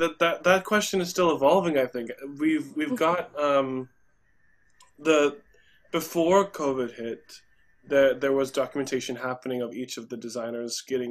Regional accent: Olathe, Kansas, United States; I remember I grew up in Olathe, but my experience of Kansas City was always First Fridays

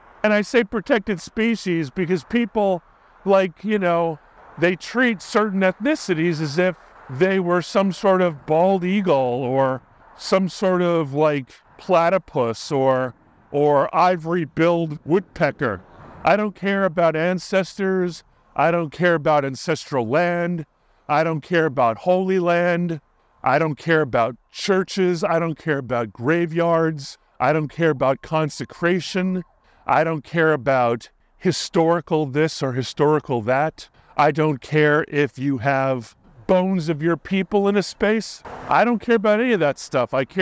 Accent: Hawaii, United States; I grew up in Hawaii. Everybody was so interested in their stupid ethnicity in Hawaii that it just became boring.

